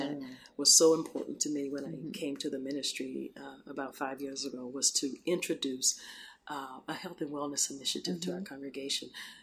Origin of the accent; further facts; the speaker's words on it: Houston, Texas, United States; as I said earlier, I'm a physician, OBGYN, and I grew up in Houston.